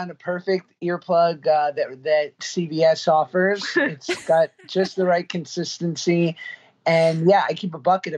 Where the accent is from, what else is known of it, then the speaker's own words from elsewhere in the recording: New York, United States; Well, I grew up in New York, and my mom and most of my extended family, they're all from North Jersey.